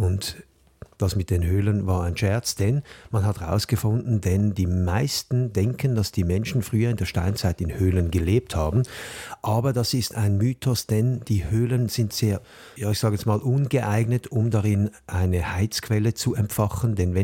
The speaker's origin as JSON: {"language": "German", "country": "Switzerland", "said": "bei uns in der Schweiz liegt immer mal wieder so eine Zündholzschachtel auf der Toilette"}